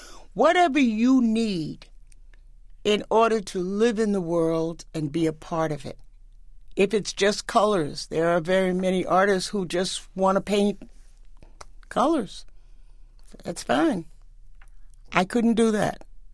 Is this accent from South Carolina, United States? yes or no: no; Harlem, New York, United States; My story was about growing up in Harlem and becoming an artist, getting married, having two children, and continuing my struggle to be an artist.